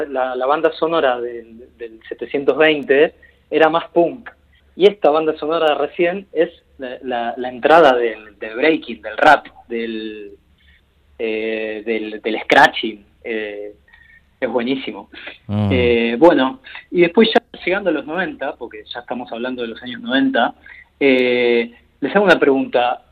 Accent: Buenos Aires, Argentina; en el caso de nosotros que venimos de Buenos Aires, para los argentinos es como parte de la cultura popular

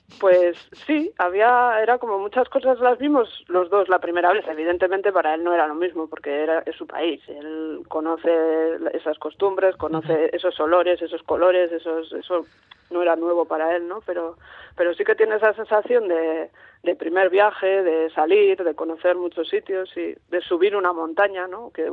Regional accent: Vitoria, Basque Country, Spain; now in San Sebastián, Spain; Nosotros vivimos en Donosti, yo soy de Vitoria, pero vivimos en Donosti

